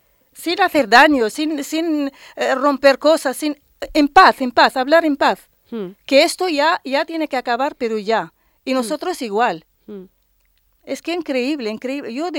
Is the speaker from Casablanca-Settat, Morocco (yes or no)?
no; Tetouan, Tanger-Tetouan-Al Hoceima, Morocco; Spanish is a second language; yo soy de Tetuán, de Marruecos, perfectísimamente, he nacido, yo nacido en 1976.